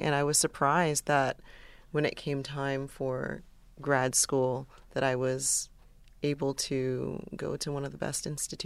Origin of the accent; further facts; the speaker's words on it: Maryland, United States; also born or lived in Delaware; In Maryland and Delaware.